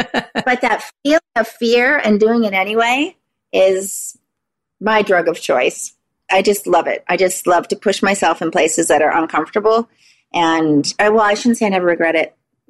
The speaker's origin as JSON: {"language": "English", "region": "British Columbia", "country": "Canada", "tie": "born or raised there", "also_born_or_lived": "Los Angeles", "said": "I'm Canadian, and I think it's the only way I survived being in Los Angeles or being in that world at all, is because I had a good foundation, good roots here on Vancouver Island."}